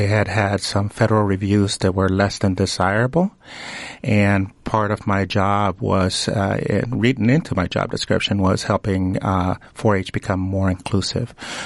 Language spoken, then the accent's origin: English; Guatemala; now in United States; I'm from Guatemala, Central America. I lived all over the United States, especially in rural areas, places like Cheyenne, Wyoming.